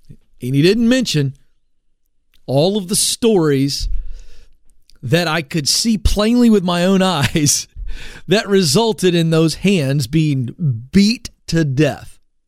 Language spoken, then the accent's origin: English; the South, United States; Hey, listen, I'm from the South. I can make fun of Southern accents.